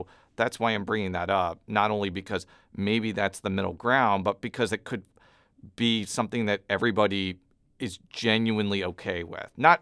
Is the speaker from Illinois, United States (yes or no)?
yes; Illinois, United States; You don't have to take driver's ed to get a driver's license in Missouri. I'm from Illinois.